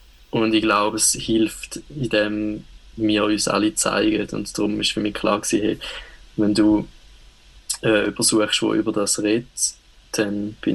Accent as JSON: {"language": "German", "town": "Wattwil", "region": "St. Gallen", "country": "Switzerland", "tie": "born there", "said": "ich wohne und bin auch geboren in Wattwil im Toggenburg. Das ist so ein relativ kleines Dorf auf dem Land."}